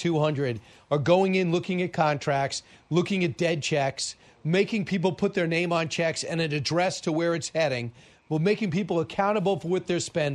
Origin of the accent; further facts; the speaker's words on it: New York, United States; I'm from New York. I live on Long Island, and people will see me and say, "And why is that New Yorker wearing boots?"